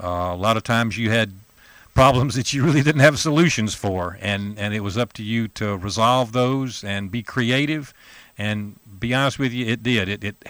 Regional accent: Greenville, South Carolina, United States; now in Greenwood, United States; Originally, I'm from Greenville, South Carolina. Spent most of my, I guess, early years up to around after college in Greenville, and then after that, the job market kind of took me away

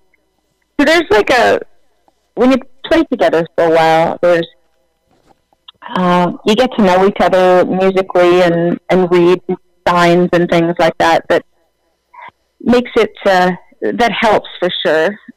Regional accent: Saskatchewan, Canada; Growing up, I'm from Western Canada originally, so Saskatchewan, the area

